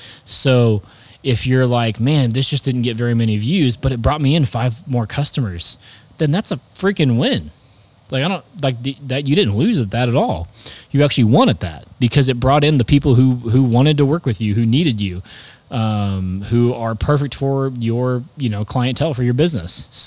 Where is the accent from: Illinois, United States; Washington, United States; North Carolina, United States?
Illinois, United States; it's like we're from Southern Illinois, so we need to have Southern Illinois.